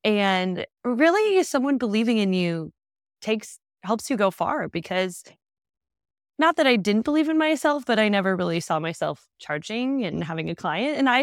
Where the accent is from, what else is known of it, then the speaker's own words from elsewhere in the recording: Iowa, United States; born there; I was born in Iowa.